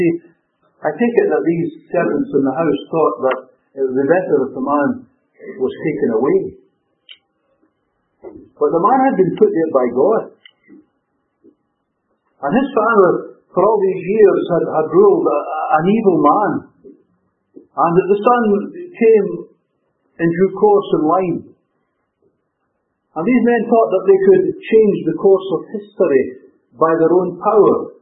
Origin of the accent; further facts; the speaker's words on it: Scotland, United Kingdom; I was thinking about it as a Scotsman. Those foreigners from across the water or from across the border will excuse me.